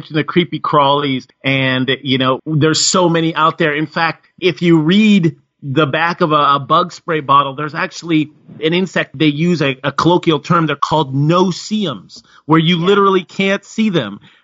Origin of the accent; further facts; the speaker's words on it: New England, United States; and there's nothing quite like growing up in New England.